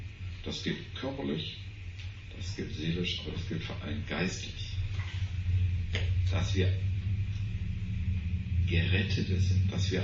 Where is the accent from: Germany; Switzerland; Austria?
Germany; East Germany; Der lebt im Westen, ich bin hier im Osten aufgewachsen.